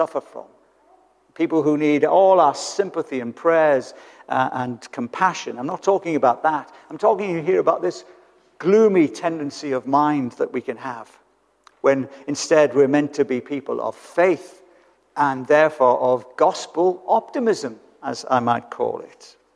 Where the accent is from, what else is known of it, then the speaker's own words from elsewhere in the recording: United Kingdom; Yes, we are British and perhaps we tend that way